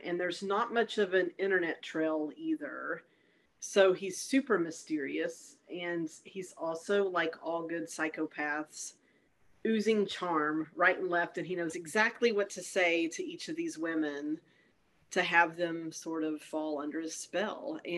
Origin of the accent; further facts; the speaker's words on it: Longview, Texas, United States; they're both set in Longview, Texas, my hometown.